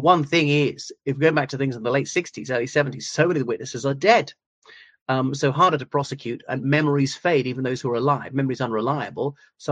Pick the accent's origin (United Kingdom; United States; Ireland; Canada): Ireland; Cork, Munster; Of course, you could be both. I'm both. Even though I'm not from Northern Ireland, I'm from Cork, and so on.